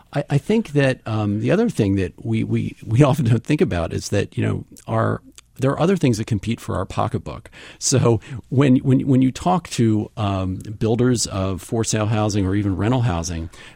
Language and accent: English; Havertown, Pennsylvania, United States; And I grew up actually near Ardmore. I grew up in Havertown and would ride my bicycle to Plastic Fantastic, which was a record store right on Lancaster Avenue there.